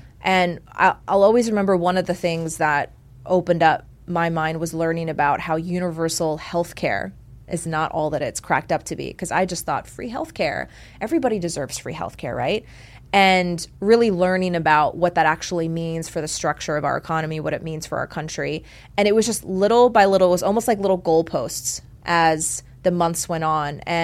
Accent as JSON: {"language": "English", "region": "Georgia", "country": "United States", "tie": "born or raised there", "said": "I grew up in South Georgia outside Savannah in a very small town with one stoplight, like 10 churches anywhere."}